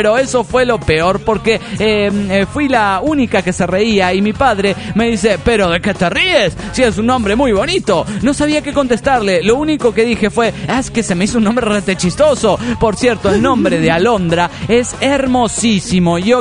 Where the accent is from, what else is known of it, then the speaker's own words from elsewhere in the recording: Morelia, Michoacán, Mexico; Hola, soy … de Morelia, Michoacán, México.